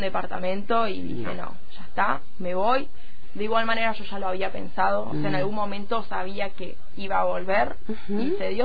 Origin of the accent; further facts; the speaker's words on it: Tierra del Fuego, Argentina; Sí, soy fueguina. Fueguina del hospital, nací acá.